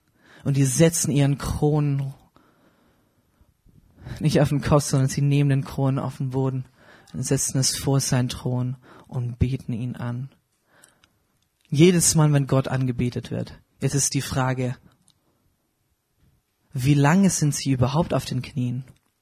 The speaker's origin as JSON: {"language": "German", "country": "India", "tie": "born or raised there", "moved": "yes", "lives_now": "Germany", "said": "Wir sind dort geboren, dort aufgewachsen in Indien. Seit 2015 sind wir erst hier in Deutschland."}